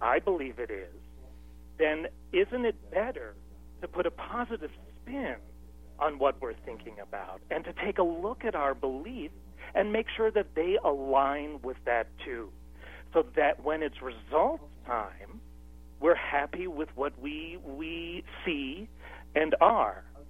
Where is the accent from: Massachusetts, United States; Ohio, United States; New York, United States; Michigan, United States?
New York, United States; You bet. I'm originally a New Yorker.